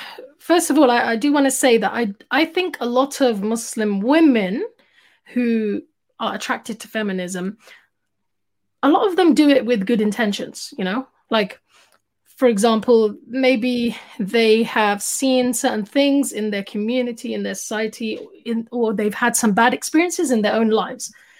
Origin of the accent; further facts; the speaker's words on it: London, United Kingdom; But my background is that I was born and brought up in London. I studied in Egypt.